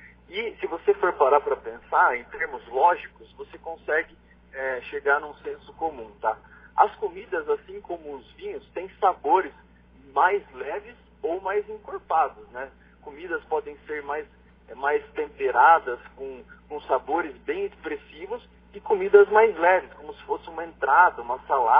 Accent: Sorocaba, São Paulo, Brazil; Eu sou de São Paulo, sou de Sorocaba, na verdade, interior de São Paulo.

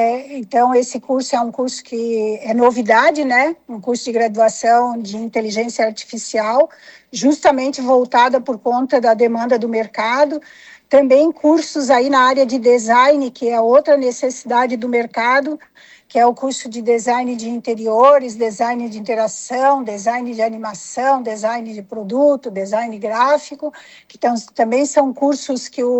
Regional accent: Urussanga, Santa Catarina, Brazil; born there; moved away; Sim, eu sou de Uruçanga. Eu não moro mais em Uruçanga há algumas décadas, mas eu sou nascida em Uruçanga, tenho irmãos que moram em Uruçanga, sou da terra.

